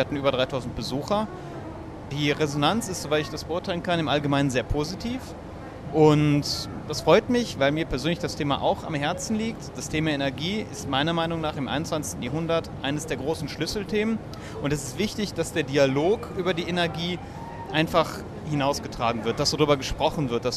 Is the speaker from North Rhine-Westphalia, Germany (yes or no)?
yes; Krefeld, North Rhine-Westphalia, Germany; born there; now in Düren, Germany; Ja, ich bin gebürtig in Krefeld, habe in Duisburg studiert und wohne gerade in Düren.